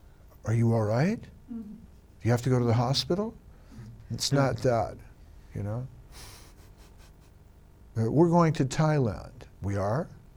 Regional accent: Ireland; you know, we're both Irish, which means we like a good fight. The Irish like to fight.

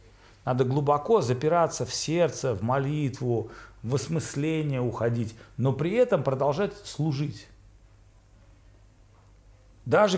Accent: Saint Petersburg, Russia; то есть я сам из Питера.

